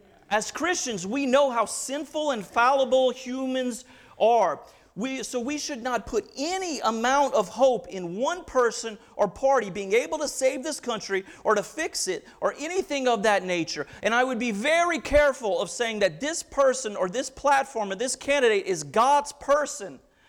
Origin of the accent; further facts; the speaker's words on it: Louisiana, United States; I'm from Louisiana originally, and the governor before the governor we have now was a Democrat who was pro-life.